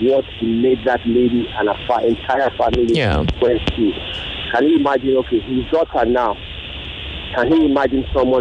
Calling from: Lagos, Nigeria; Yeah, I'm calling from Lagos.

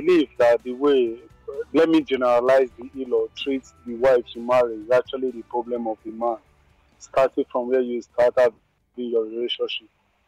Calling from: Czechia; English is a second language; From Czech Republic.

